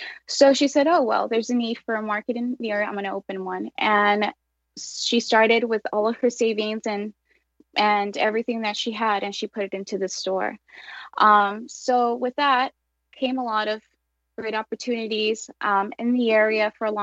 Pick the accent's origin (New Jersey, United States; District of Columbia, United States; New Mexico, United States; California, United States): California, United States; Pico Rivera; I grew up in Los Angeles, grew up in the city of Pico Rivera, and grew up in the store my entire life